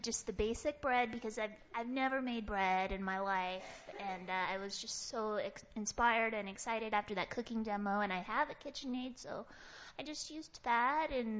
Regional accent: Tucson, Arizona, United States; now in Albuquerque, United States; Well, I've lived here in Albuquerque for 8 years. I'm from Tucson, Arizona, originally.

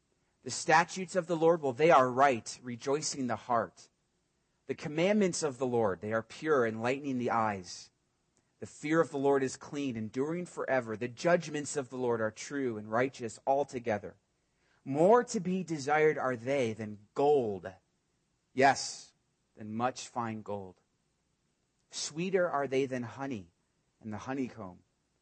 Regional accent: East Coast, United States; also born or lived in Puerto Rico; now in Albuquerque, United States; I grew up in the East Coast. I lived in Puerto Rico as a missionary for many years. I was established there.

